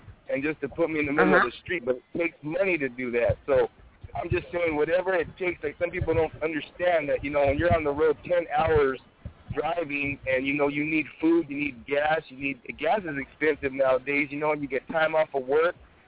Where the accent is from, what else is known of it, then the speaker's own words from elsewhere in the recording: Santa Barbara, California, United States; Yeah, I'm from Santa Barbara. Born and raised in Santa Barbara on the west side.